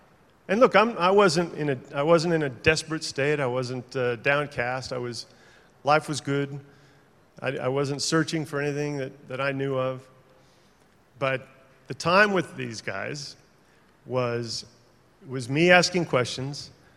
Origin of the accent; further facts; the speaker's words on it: Orange, California, United States; also born or lived in Chicago, United States; I was born in Chicago, grew up in Orange, California, and after high school, I went up to Idaho to play baseball.